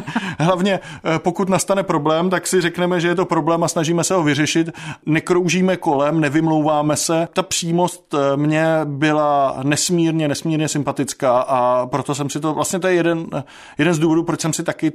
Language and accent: Czech; Chrudim, Pardubice Region, Czechia; Já jsem vyrůstal v Chrudimi ve východních Čechách.